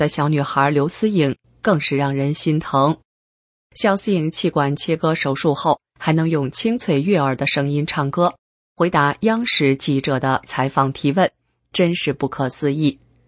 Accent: Henan, China; 我在河南长大，怎么听不出一点乡音呢？

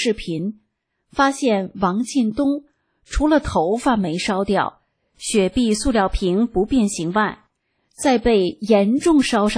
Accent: Henan, China; 而且听他喊口号的声音是一口标准的东北普通话，我在河南长大，怎么听不出一点乡音呢？

